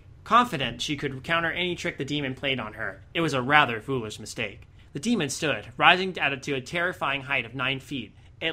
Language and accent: English; London, United Kingdom; accent: Cockney; By the way, I'm a Cockney, have you noticed? Cockney. I'm from South London.